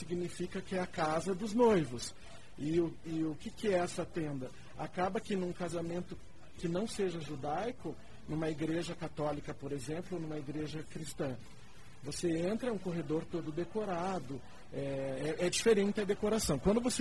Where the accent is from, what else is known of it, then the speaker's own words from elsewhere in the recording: Curitiba, Paraná, Brazil; also born or lived in São Paulo, Brazil; sou de Curitiba.